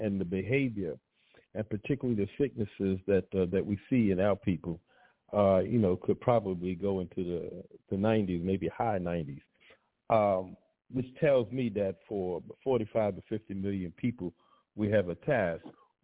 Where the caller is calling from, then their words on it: Florida, United States; I'm calling from South Florida